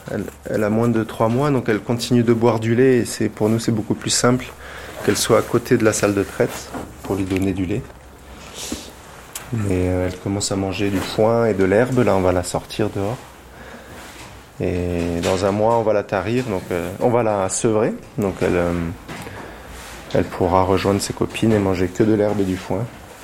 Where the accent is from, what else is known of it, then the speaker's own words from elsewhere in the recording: Provence-Alpes-Côte d'Azur, France; j'ai grandi dans la forêt sans aucun voisin. Donc, je suis originaire de la Provence. Et j'ai grandi dans la forêt